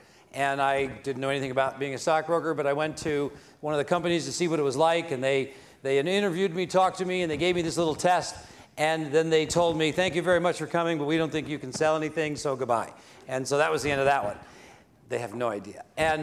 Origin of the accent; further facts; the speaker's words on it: Arizona, United States; And I grew up in Arizona, and I was big into sports and athletics.